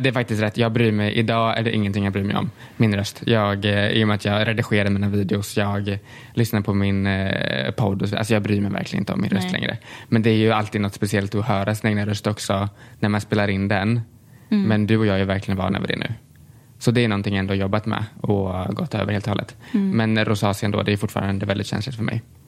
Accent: Tranås, Jönköping County, Sweden; Jag är uppväxt i Tranås

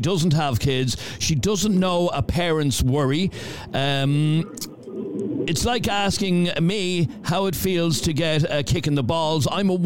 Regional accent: Ballybrack, County Dublin, Ireland; Lads, I'm from Ballybrack.

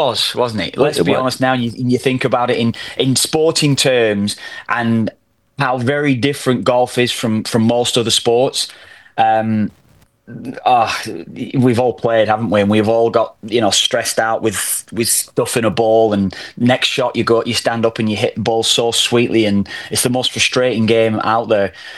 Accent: Ireland; We're always the underdogs as Irish forever, as far as our lifetime has been.

